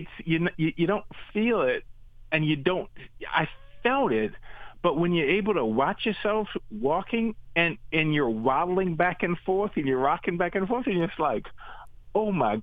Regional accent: Louisiana, United States; Well, you know, growing up in Louisiana, everybody sits in the kitchen.

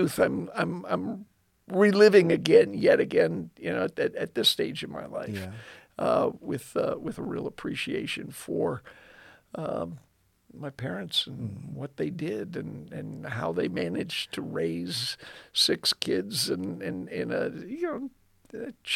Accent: Elmhurst, Illinois, United States; Well, Pastor, I grew up in Chicago, Illinois. Actually, Elmhurst, which is one of the western suburbs. I was raised as one of six kids.

